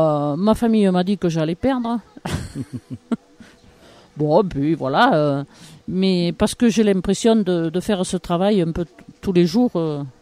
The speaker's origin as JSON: {"language": "French", "region": "Occitanie", "country": "France", "tie": "born there", "said": "je suis né au Mont Lozère"}